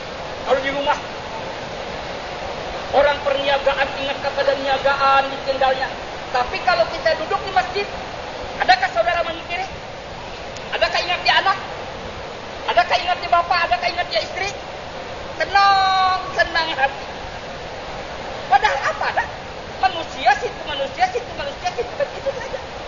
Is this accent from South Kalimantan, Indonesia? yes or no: yes; South Kalimantan, Indonesia; first language Banjar; Indonesian is a second language; now in Saudi Arabia; Di negeri kita kalau bahasa saya Banjar, komedi, bioskop.